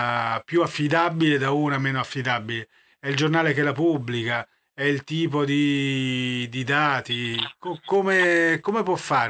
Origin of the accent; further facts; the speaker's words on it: Rome, Lazio, Italy; da romano non posso non amarla